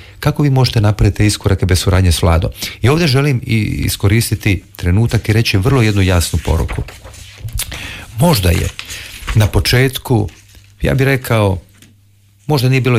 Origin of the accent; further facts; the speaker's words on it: Split-Dalmatia County, Croatia; ja kao predsjednik koji živim za Dalmaciju, volim cetinski kraj, tu sam odrastao